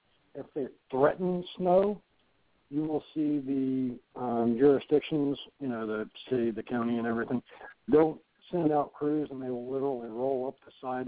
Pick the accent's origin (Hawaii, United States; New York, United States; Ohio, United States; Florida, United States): Ohio, United States; now in Virginia, United States; Now, I came from Ohio.